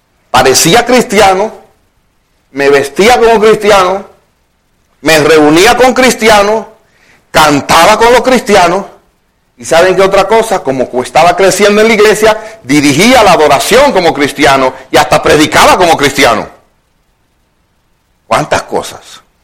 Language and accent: Spanish; Dominican Republic; en República Dominicana. El pastor Howard Shoemake fue un hombre muy emprendedor. Hubo una revolución en mi país en el año 1965.